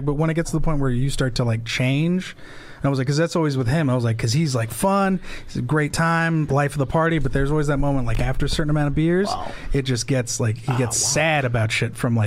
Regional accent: Temecula, California, United States; also born or lived in San Jose; No, I was born in San Jose, California. Okay. Yeah, my family's from Los Angeles. And then I moved to Temecula, California. And that's where I started comedy when I was 21.

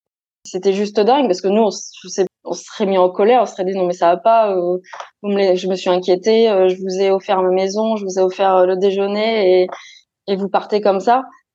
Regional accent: Toulouse, Occitanie, France; on vient de Toulouse, Nouvelle-Zélande et Toulouse, l'esprit est là.

